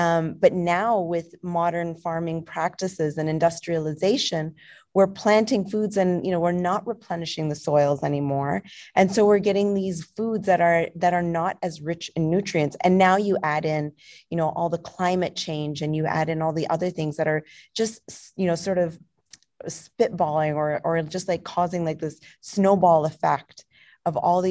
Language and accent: English; Punjab, India; now in Oakville, Canada; I'm from the north. And so Punjab is divided into two. It's part in Pakistan, part in India. So I'm from the India side. And now I'm in this clinic in Oakville